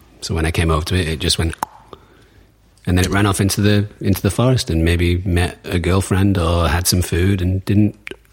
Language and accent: English; Manchester, North West England, United Kingdom; I come from Manchester. But I don't say that. I say Manchester. I come from Manchester.